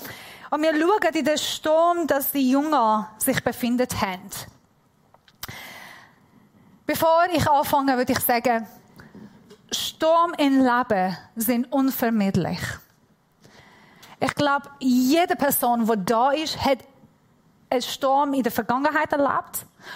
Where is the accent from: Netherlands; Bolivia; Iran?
Iran; German is a second language; Und ich bin Iranerin.